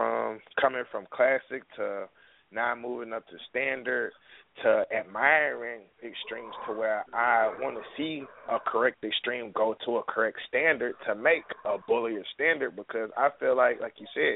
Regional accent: East Coast, United States; because I'm from the East Coast, I've shown on the East Coast, I've shown in Texas.

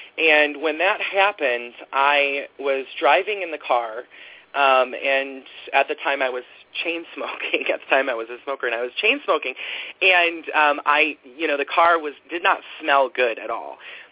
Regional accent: Kansas City, Missouri, United States; I'm from Kansas City, but I live in a small town now.

